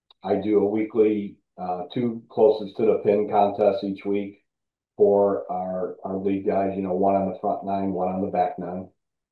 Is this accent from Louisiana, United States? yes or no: no; Palos Heights, Illinois, United States; I grew up in Palos Heights. I live in the Orland area now